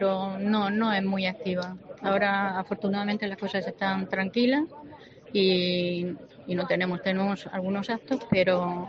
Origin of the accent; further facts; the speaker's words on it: Murcia, Region of Murcia, Spain; Todos somos de Murcia, sí.